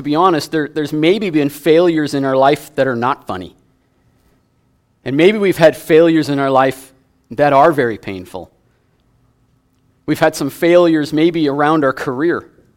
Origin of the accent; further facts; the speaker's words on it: St. Albert, Alberta, Canada; also born or lived in Valley View / Lloydminster; I grew up in St. Albert, and I've lived in Valley View and Lloydminster, and now here, a lot of small communities.